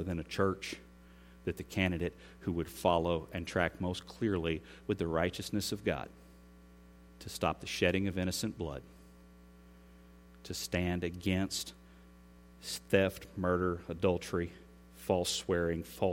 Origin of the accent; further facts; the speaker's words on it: United States; the right and the privilege I have as an American to have a voice in my government